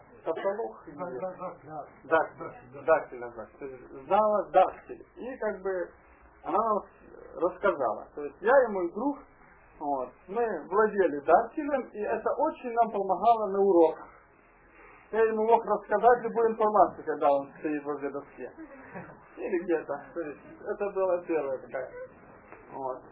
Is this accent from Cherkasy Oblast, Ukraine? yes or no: yes; Uman, Cherkasy Oblast, Ukraine; Я сам из Черкасской области, город Умань